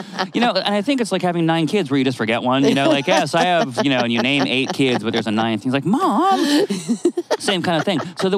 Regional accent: Vermont, United States; So I'm from New England, right? I'm from Vermont.

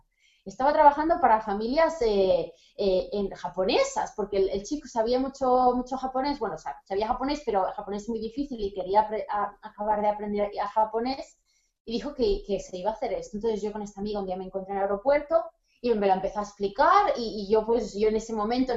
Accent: Barcelona, Catalonia, Spain; born there; now in Tarragona, Spain; yo tengo 24 años y soy nacida en Barcelona, pero vivo en un pueblo llamado Tarragona, una ciudad.

